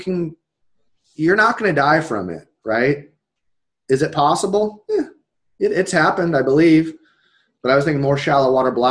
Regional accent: Florida, United States; like, growing up in Florida, you can go

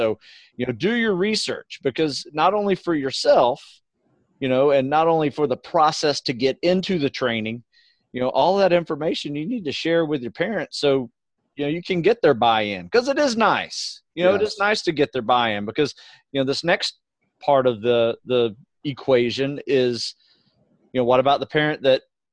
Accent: Florida, United States; I grew up in Florida.

